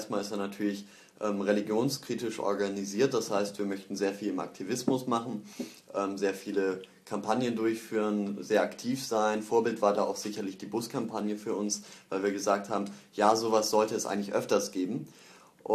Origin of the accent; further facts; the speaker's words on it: Baden-Württemberg, Germany; gerade also im Nordschwarzwald, da wo ich aufgewachsen bin.